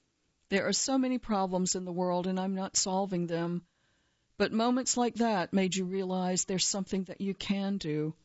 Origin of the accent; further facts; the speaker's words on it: Cincinnati, Ohio, United States; Whitley reminded me of a lot of the women that I grew up with in Cincinnati, and in Jack and Jill and women who attended Hampton.